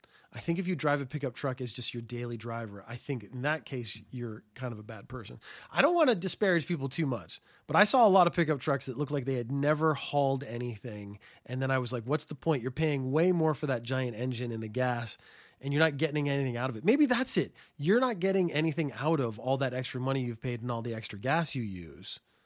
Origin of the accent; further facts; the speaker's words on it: Canada; I mean, I come from Canada where I don't think they really...